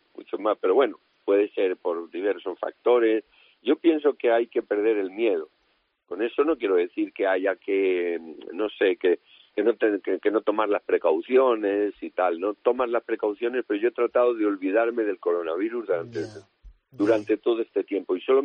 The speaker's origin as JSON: {"language": "Spanish", "region": "Andalusia", "country": "Spain", "lives_now": "Madrid, Spain", "said": "Yo amo Madrid, soy andaluz, pero siempre he vivido en Madrid, sí. La siento como mi propia ciudad"}